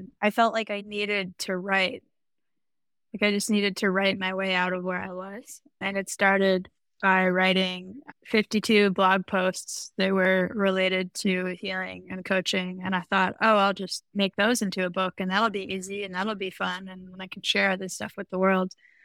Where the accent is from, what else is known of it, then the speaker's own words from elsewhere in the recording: Washington, District of Columbia, United States; born there; now in Western Massachusetts, United States; I use she, her pronouns. I was born in Washington, D.C. I now live in so-called Western Massachusetts on Pocumtuck land